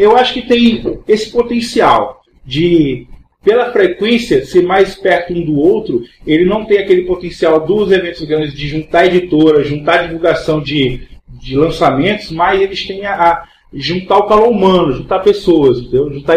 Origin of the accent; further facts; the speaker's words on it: Fortaleza, Ceará, Brazil; Fortaleza, na minha terra natal